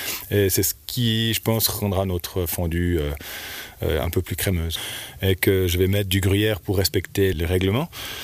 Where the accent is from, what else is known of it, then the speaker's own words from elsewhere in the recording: Lécherette, Vaud, Switzerland; je viens de la Lécherette à la ferme de la SIA.